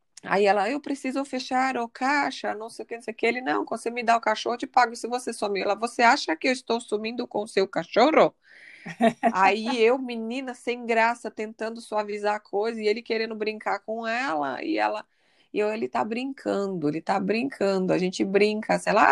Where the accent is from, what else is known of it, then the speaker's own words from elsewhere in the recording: Brazil; Eu só posso falar do que eu conheço como brasileira, sem julgar nem desmerecer meu país